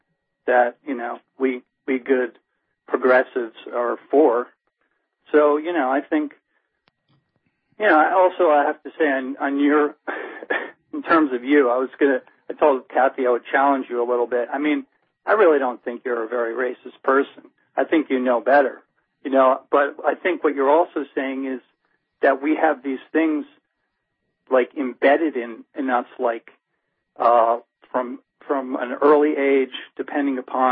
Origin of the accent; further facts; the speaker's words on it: New York City, New York, United States; I grew up in Brooklyn.